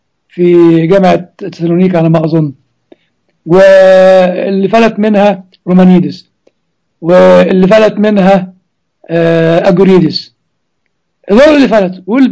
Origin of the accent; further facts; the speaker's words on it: Upper Egypt, Egypt; تعرفين عندنا في الصعيد لما يولع في قش الرز تطلع النار لعنان السماء